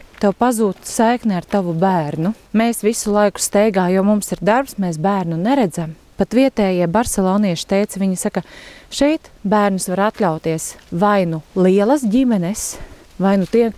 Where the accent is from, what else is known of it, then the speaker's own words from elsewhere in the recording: Alūksne, Alūksne Municipality, Latvia; Es esmu augusi šeit, Alūksnē, man ir bijušas pļāvas meži, viss te patās daba, ezers.